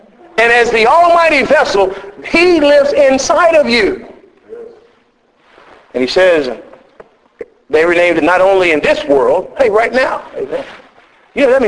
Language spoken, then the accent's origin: English; Texas, United States; I grew up with snakes, I'm from Texas originally